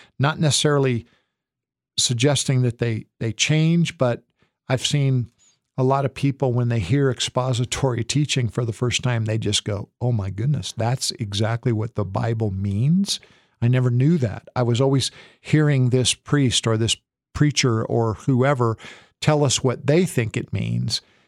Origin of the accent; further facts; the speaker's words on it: New Mexico, United States; So I'm born and raised in New Mexico. Many, many friends that maybe Spanish only.